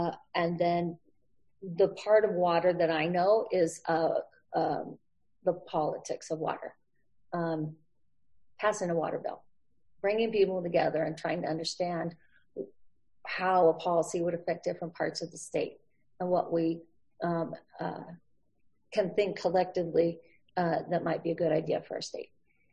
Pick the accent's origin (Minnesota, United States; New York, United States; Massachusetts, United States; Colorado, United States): Colorado, United States; Fort Collins; also born or lived in Washington; I grew up on Crestmore Place. I went to Moore and Blevins and Pooter High. And then I left Fort Collins for about 24 or 5 years and came back.